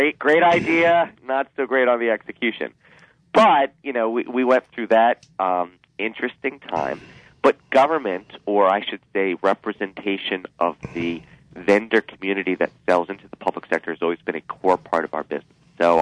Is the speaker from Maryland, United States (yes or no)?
yes; Silver Spring, Maryland, United States; So I was raised in Silver Spring, Maryland, right outside of Washington, D.C., got a journalism degree from the University of Maryland.